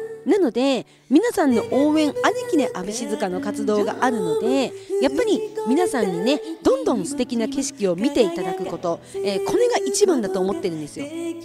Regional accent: Kushiro, Hokkaido, Japan; 地元の釧路であることにチャレンジをしようと思っています。

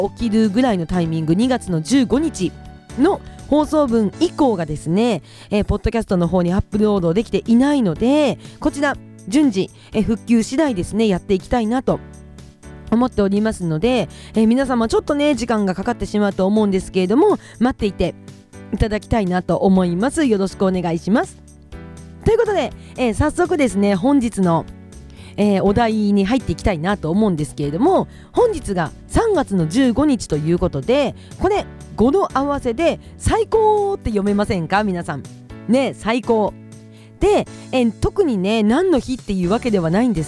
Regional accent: Kushiro, Hokkaido, Japan; 私の地元北海道釧路はですね、まだまだ雪が降る可能性もありますし

